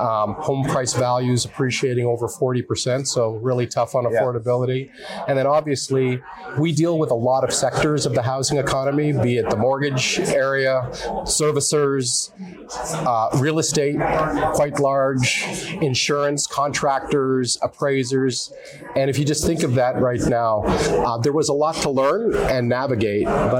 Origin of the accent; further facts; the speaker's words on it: Canada; now in United States; I'm a Canadian, but I've had the pleasure of working and living and having fun in three continents. And now I'm based in the Orange County area.